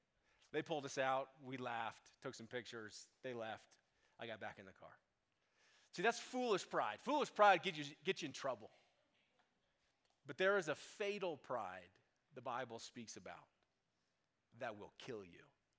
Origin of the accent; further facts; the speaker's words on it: Boulder, Colorado, United States; I grew up in Boulder, Colorado. I lived outside.